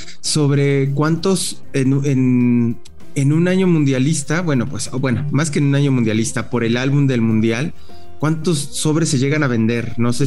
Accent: Mexico; los mexicanos

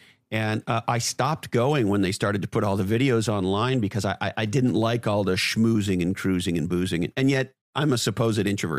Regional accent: Montreal, Quebec, Canada; And I grew up in Montreal, Canada

